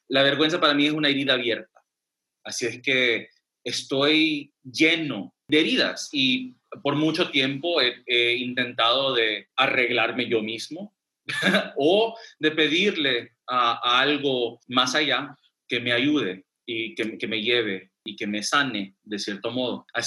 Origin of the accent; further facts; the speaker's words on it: Long Beach, California, United States; born there; Soy nacido en Long Beach, en California, pero mis papás son salvadoreños.